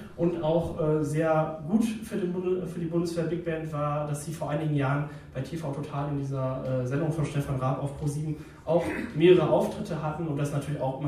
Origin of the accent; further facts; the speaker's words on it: Telgte, North Rhine-Westphalia, Germany; in meiner Heimatstadt Telgte kooperiert der Luftwaffenmusikchor aus dem benachbarten Münster